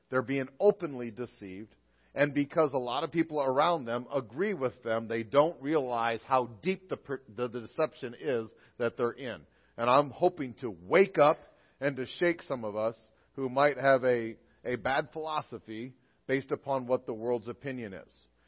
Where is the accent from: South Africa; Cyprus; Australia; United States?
United States; But as a pastor, I am a human being and an American.